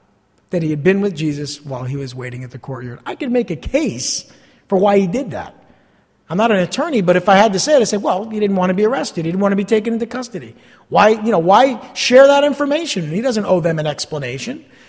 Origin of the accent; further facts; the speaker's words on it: New Jersey, United States; accent: North Jersey; I don't think anyone would be surprised to know that I grew up right here in North Jersey. I can disguise my accent, but it's very hard.